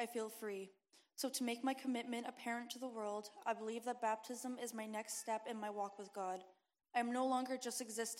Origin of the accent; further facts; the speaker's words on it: Warman, Saskatchewan, Canada; I'm 20 years old, and I am from Warman, Saskatchewan. I grew up in a loving, stable Christian home.